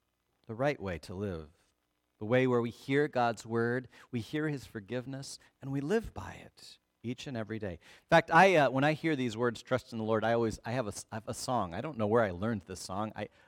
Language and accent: English; the West, United States; I grew up in the West, and in the West, all the roads are straight, kind of grids, right?